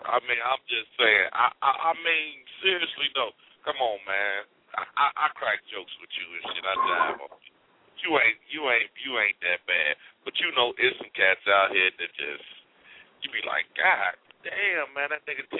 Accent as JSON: {"language": "English", "town": "Gary", "region": "Indiana", "country": "United States", "said": "I come from Gary, Indiana. You know what I'm saying? And, yes, it's a predominantly African-American city."}